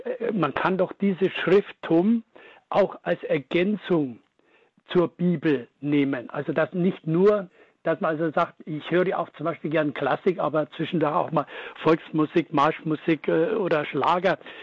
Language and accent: German; Bavaria, Germany; ich rufe aus dem Bistum Regensburg an. Ich bin aufgewachsen im Bistum Eichstätt und habe Gott sei Dank eine christkatholische Erziehung genießen dürfen.